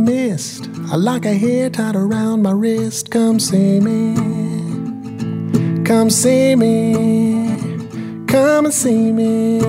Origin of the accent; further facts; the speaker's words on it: Missouri, United States; now in Wales, United Kingdom; I grew up in Missouri in the Midwest in America in very similar hills to the Welsh hills where I live now.